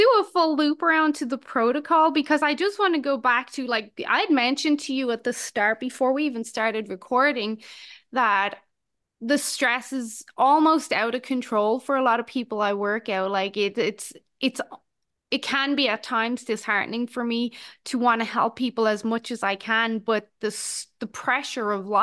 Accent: Ireland; 20 years ago, growing up in Ireland

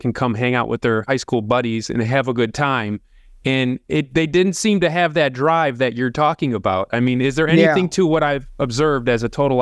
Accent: United States; Joe, so I'm an American that came in as a retail investor, as you know.

